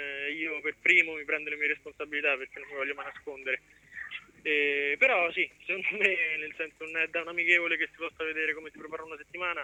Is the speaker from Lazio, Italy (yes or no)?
yes; Viterbo, Lazio, Italy; ci sono di Viterbo e andare a Roma in curva diventava troppo impegnativo.